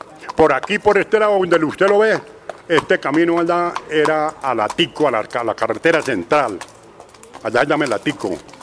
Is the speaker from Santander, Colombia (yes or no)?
yes; Vetas, Santander, Colombia; Yo soy de aquí de Betas. Estoy aquí en Betas desde 1944 que nací. Nací en la vereda de Ortegón.